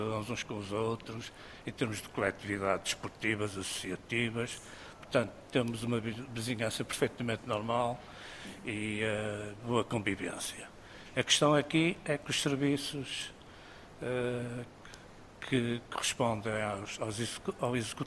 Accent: Senhora da Hora, Porto, Portugal; Só quero acrescentar que eu sou da Senhora da Hora, estou aqui mesmo

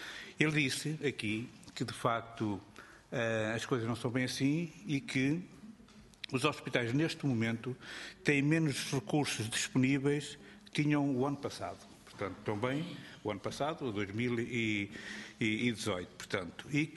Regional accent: Leiria, Portugal; Eu sou de Leiria, portanto, peço desculpa por não conhecer as outras pessoas.

